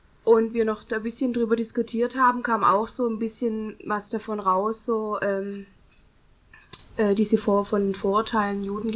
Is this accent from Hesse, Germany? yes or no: no; Stuttgart, Baden-Württemberg, Germany; ich komme aus Stuttgart, bin 19 Jahre alt und noch Schülerin.